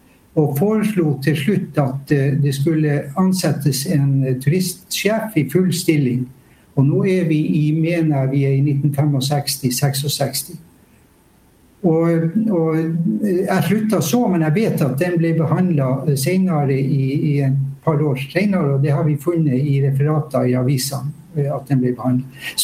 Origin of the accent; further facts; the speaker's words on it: Honningsvåg, Finnmark, Norway; For det første er jeg født i Honningsvåg. Jeg er født utenfor Honningsvåg. Jeg er vokst opp med Nordkapp